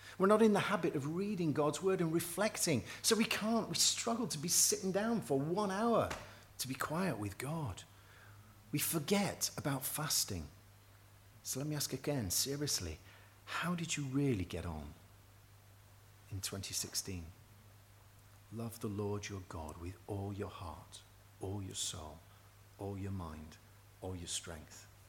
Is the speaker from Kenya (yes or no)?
no; United Kingdom; We're British, aren't we? We've got certain things that we run to naturally.